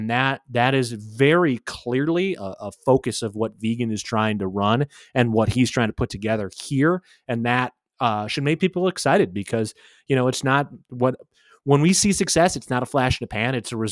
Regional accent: Chicago, Illinois, United States; also born or lived in California; I grew up in Chicago and I was in Boy Scouts and stuff. But, you know, camping around there, like you drive 8 hours just to get to see some trees.

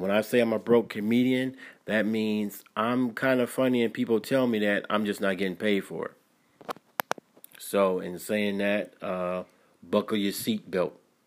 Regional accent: Cleveland, Ohio, United States; also born or lived in Columbus; I was born here in Columbus, Ohio. Raised in Cleveland, Ohio. Then I migrated and moved to Elyria, Lorain.

